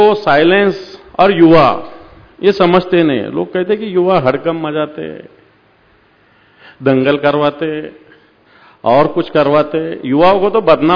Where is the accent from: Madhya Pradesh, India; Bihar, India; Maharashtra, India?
Maharashtra, India; मैं तो महाराष्ट्र से हूं, मराठी हूं